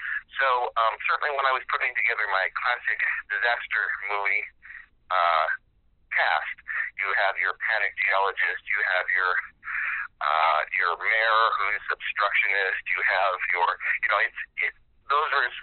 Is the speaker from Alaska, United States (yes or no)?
yes; Sitka, Alaska, United States; But with that being said, yeah, Alaska's, growing up in Sitka